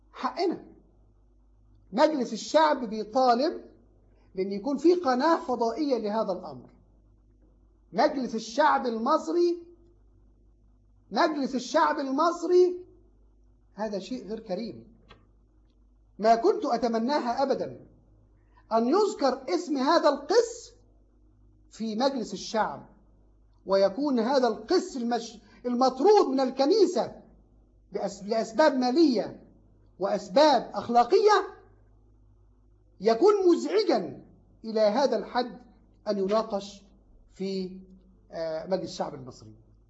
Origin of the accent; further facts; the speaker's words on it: Egypt; عندنا في مصر